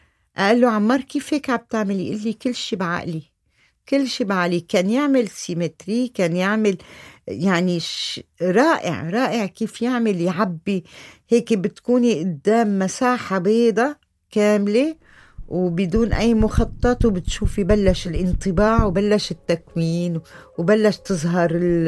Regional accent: Aleppo, Aleppo Governorate, Syria; now in Lebanon; وبلبنان كان بس الألم اللي داخلي إنه كيف تركت حلب

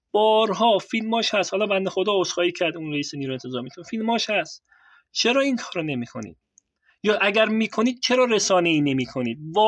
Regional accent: Iran; منم ایرانیم

